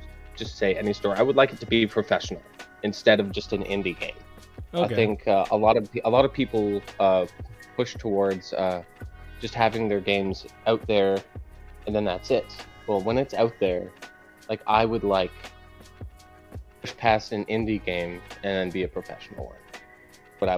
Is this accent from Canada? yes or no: yes; St. Thomas, Ontario, Canada; Oh yeah, I'm Canadian, if anybody doesn't know that. So I live Ontario, in Ontario, Canada. Little tiny train town called St. Thomas.